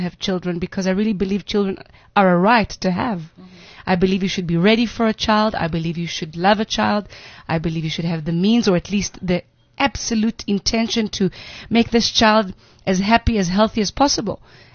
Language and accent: English; Israel; English is a second language; I was raised in Israel and I didn't get enough.